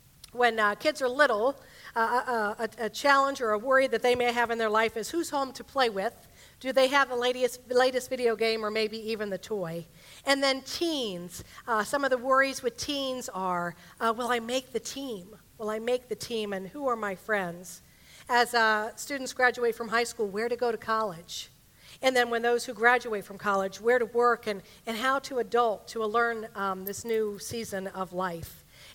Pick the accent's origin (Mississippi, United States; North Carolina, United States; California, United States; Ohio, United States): Ohio, United States; Vandalia; So I grew up in Vandalia, which is just north of Dayton